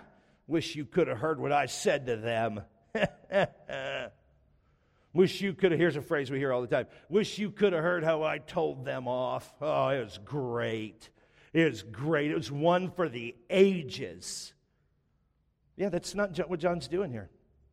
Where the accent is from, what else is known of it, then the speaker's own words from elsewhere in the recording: Texas, United States; It's not like growing up in Texas. If you say certain phrases, you can say anything you want to people.